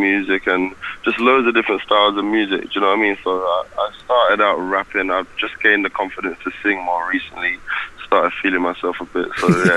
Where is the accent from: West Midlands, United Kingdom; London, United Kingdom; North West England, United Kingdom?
London, United Kingdom; Croydon; In Croydon.